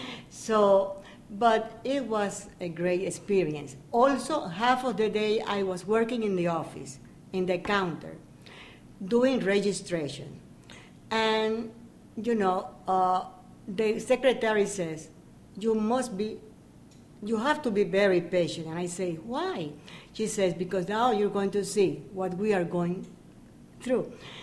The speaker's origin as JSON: {"language": "English", "country": "Cuba", "moved": "as an adult", "lives_now": "United States", "said": "I came from Cuba in 1960, so I was working at the hotel"}